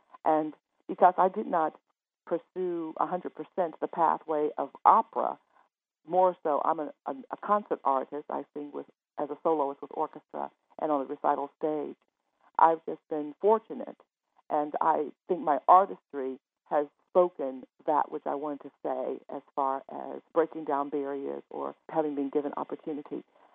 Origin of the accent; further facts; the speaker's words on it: West Virginia, United States; Well, I'm from West Virginia, and my high school music teacher gave me an anthology of spirituals